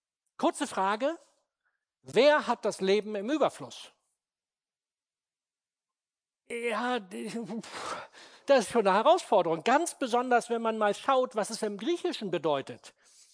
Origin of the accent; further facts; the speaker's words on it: Clausthal, Lower Saxony, Germany; Die super Kurzfassung meiner Geschichte mit dieser Gemeinde und meiner Heimat Clausthal.